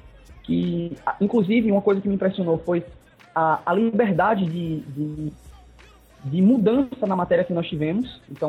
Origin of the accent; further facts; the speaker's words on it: Sergipe, Brazil; eu sou daqui de Sergipe